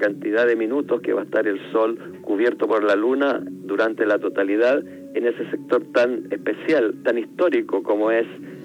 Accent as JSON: {"language": "Spanish", "town": "Rengo", "region": "O'Higgins", "country": "Chile", "tie": "born or raised there", "said": "la ciudad de Rengo, que como he tenido varias conferencias en esa ciudad, mi ciudad natal"}